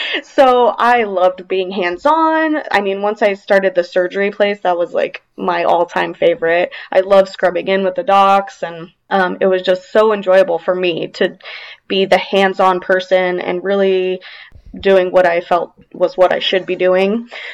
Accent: Temecula, California, United States; and I grew up in Temecula. Most of my growing up was there, and that was pretty rural at the time.

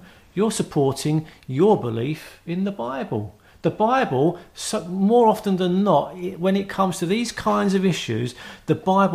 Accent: England, United Kingdom; Now, I'm English. I watch with amazement what goes on in America at the moment.

